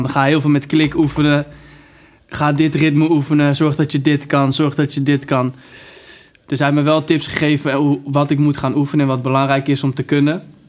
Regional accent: Leusden, Utrecht, Netherlands; In Leusden gewoon, waar ik vandaan kom.

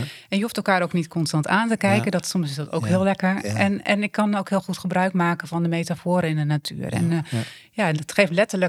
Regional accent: Ermelo, Gelderland, Netherlands; Ik ben geboren en getogen in een christelijk gezin hier op de Veluwe. We zitten hier in Ermelo, midden van de Bijbelbelt.

